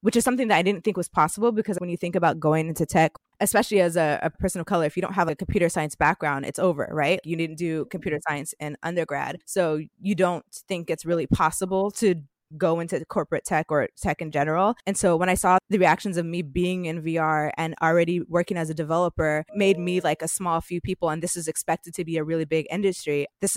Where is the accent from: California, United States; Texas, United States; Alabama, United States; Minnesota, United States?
California, United States; San Jose; When I moved back to Silicon Valley, because I'm from San Jose